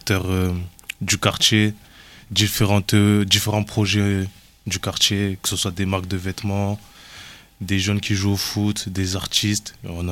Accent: Rennes, Brittany, France; On a grandi sur Villejean

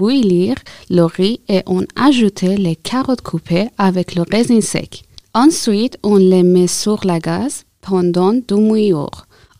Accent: Afghanistan; French is a second language; now in Iran; je suis afghane, mais je vis en Iran.

